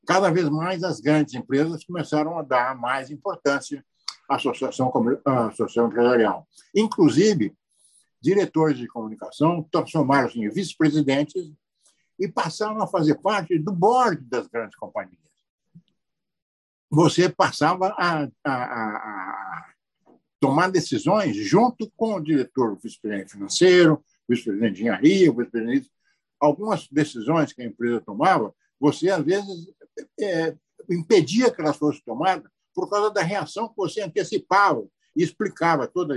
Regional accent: Minas Gerais, Brazil; Eu sou mineiro, né?

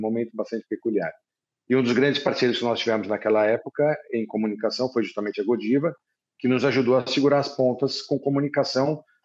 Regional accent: São Paulo, Brazil; Paulistano também. Paulistano.

